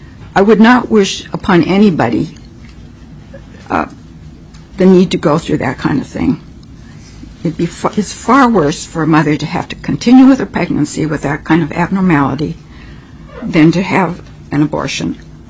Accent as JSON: {"language": "English", "region": "Alaska", "country": "United States", "tie": "born or raised there", "said": "I was born and raised in Alaska, but I worked in Seattle for the Centers for Medicaid and Medicaid Services for a number of years."}